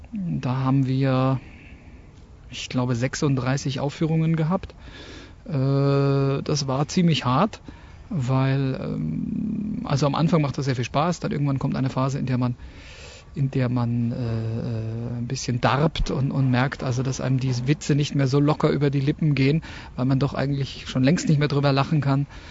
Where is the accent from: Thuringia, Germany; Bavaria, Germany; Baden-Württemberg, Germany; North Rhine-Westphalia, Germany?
Bavaria, Germany; Munich; ich bin in München aufgewachsen